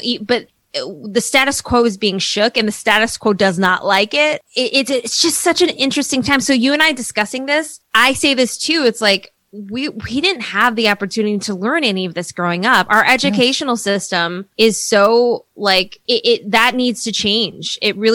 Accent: Minnesota, United States; My growing up in Minnesota was that assimilation.

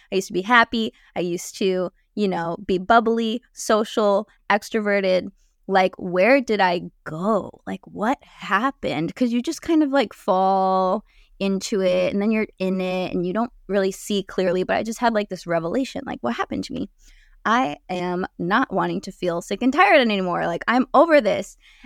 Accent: California, United States; born there; So it all started in 1994. I was born in California.

